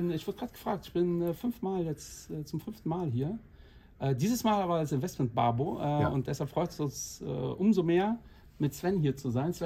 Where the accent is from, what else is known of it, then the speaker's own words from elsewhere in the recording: Portugal; weil ich bin auch 45, habe auch 2 Kinder und bin Portugiese.